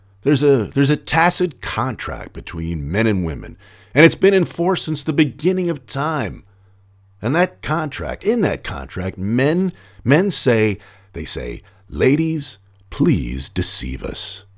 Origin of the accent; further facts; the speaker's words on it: New York City, New York, United States; I grew up riding Subways in New York City